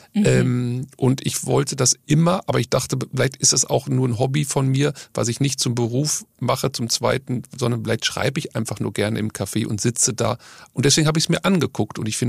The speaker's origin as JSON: {"language": "German", "region": "North Rhine-Westphalia", "country": "Germany", "said": "wenn ich sage, ich komme aus dem Ruhrgebiet, denken alle, es wäre Köln."}